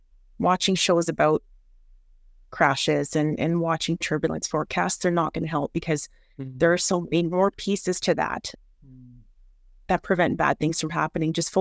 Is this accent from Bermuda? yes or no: yes; Bermuda; I have such wonderful memories growing up in Bermuda.